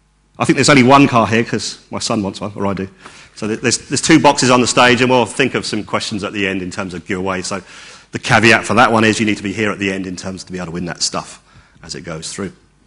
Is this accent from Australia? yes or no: no; England, United Kingdom; And being an English guy, I had no idea what Palooza meant